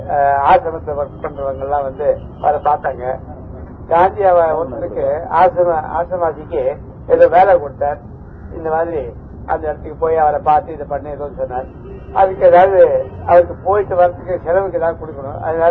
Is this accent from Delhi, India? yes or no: yes; Delhi, India; ஹிந்தி, குஜராத்தி, பெங்காலி, பஞ்சாபி தான் எனக்கு நிறைய தெரியும். ஸோ நான் பிறந்து வளர்ந்தது டெல்லியாக